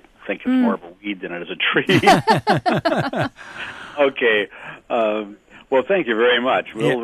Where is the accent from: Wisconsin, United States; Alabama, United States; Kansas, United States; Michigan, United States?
Wisconsin, United States; Presque Isle; We're from Presque Isle, as you know, and we're in Florida right now